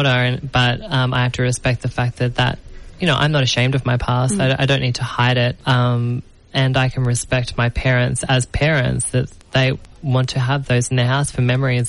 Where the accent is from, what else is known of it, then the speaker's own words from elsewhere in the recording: Sydney, New South Wales, Australia; now in Melbourne, Australia; So I'm from Sydney originally